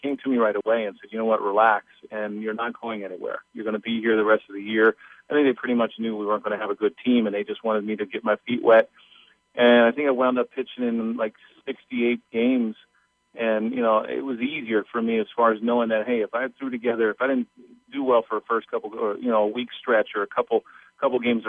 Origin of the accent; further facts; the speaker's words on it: Baltimore, Maryland, United States; I grew up in Baltimore, so I grew up on the East Coast.